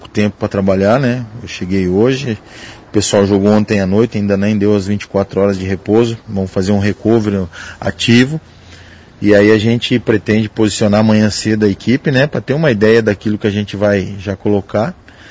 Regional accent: Paraná, Brazil; also born or lived in Santa Catarina; o convite de trabalhar no estado do Paraná foi muito atrativo para mim, né? Foi onde eu me criei, onde eu fiz minha base também, no Paraná Clube, por muitos anos, né? E agora retornando o estado onde eu nasci

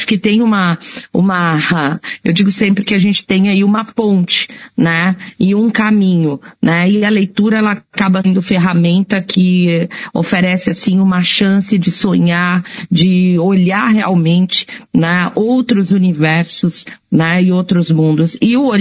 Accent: São Paulo, Brazil; foi crescendo aqui em São Paulo, na periferia de São Paulo, sem dinheiro para comprar livros, né?

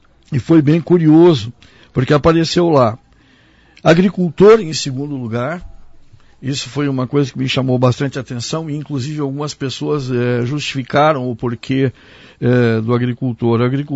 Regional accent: Porto Alegre, Rio Grande do Sul, Brazil; born there; apesar que eu nasci em uma capital, foi em Porto Alegre.

